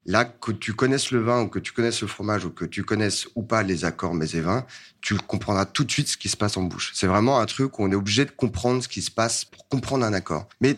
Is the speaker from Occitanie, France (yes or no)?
no; Asnières-sur-Seine, Île-de-France, France; J'ai grandi à Asnières-sur-Seine.